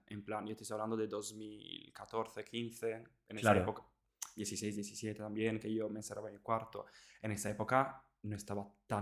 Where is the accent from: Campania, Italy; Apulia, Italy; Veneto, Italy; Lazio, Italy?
Apulia, Italy; Spanish is a second language; moved away; adolescente, muy joven, vivía con mis padres cuando me enteré que existía el drag, viendo okay. algunas atrevidas drags de mi provincia en el sur, el Tacón de la Bota, que es Italia, yo vivía ahí.